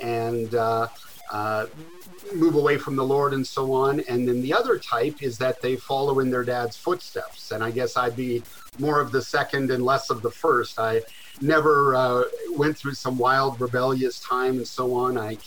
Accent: Canada; now in Texas, United States; it's very hard to hide that I'm a Canadian. I've lived in Texas now almost 20 years, but it just doesn't sound that way. So born and raised in Canada, my dad was a pastor, so I grew up in a pastor's home.

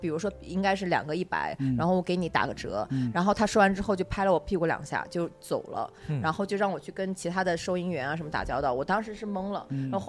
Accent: Nanjing, Jiangsu, China; 因为我是南京人，就是烤鸭对南京人来说是一个非常非常重要的东西

